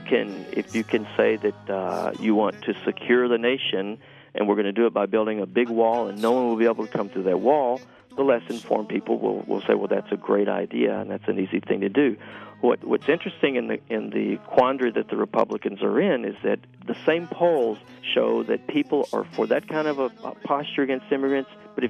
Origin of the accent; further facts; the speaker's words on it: United States; we want, I should say, since I'm an American, we want our security